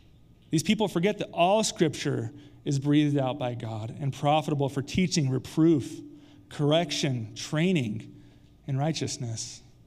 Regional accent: Magna, Utah, United States; I get it, I'm from Magna.

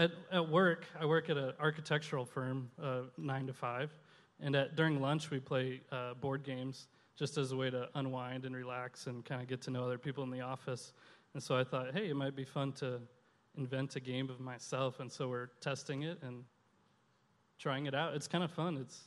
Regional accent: Michigan, United States; I grew up in Michigan, right by Lake Michigan, and it looks like an ocean, really.

